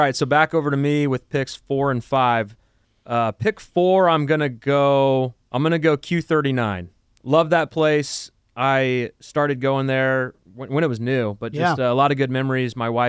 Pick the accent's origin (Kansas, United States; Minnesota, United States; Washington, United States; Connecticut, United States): Kansas, United States; Overland Park; I grew up in South OP, South Johnson County, very close to Stillwell.